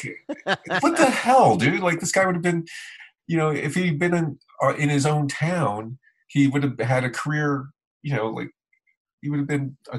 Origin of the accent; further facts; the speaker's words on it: Florida, United States; I was raised in South Florida in a retirement community. I was the only kid in the neighborhood where I lived.